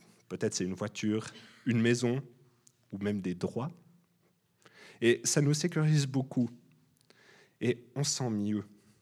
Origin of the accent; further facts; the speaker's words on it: Switzerland; Là, on est un petit peu touché en tant que Suisse.